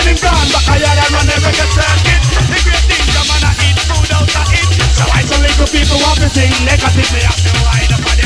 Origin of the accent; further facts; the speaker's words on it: England, United Kingdom; England, me born and after England, me live.